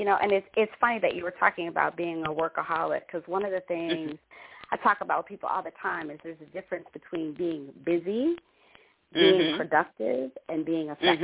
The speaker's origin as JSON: {"language": "English", "town": "Detroit", "region": "Michigan", "country": "United States", "tie": "born or raised there", "said": "By way of background, I grew up in Detroit."}